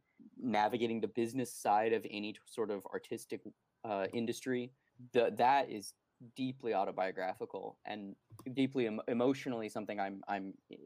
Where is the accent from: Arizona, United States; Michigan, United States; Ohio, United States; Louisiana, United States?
Arizona, United States; people have pointed out that Becca is from Arizona and that I'm from Arizona, which is very true.